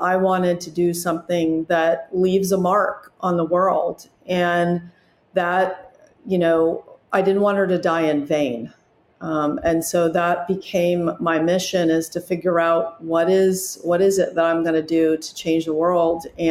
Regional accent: Los Angeles, California, United States; Of course, I grew up in Los Angeles. My father was in the film industry

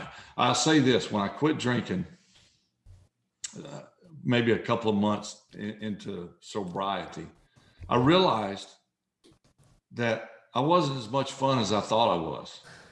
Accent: Mississippi, United States; I mean, look, I grew up in South Mississippi. My dad's my football coach.

